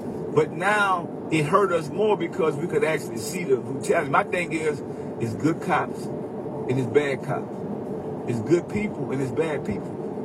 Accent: New Orleans, Louisiana, United States; now in Richmond, United States; I moved from New Orleans to Richmond, California, and I was able to hustle in Oakland and San Francisco.

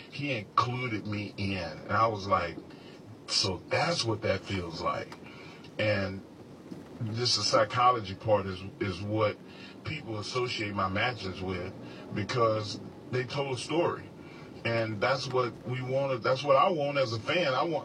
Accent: Canada; to be able to go to Louisville, Kentucky, when I came from Canada

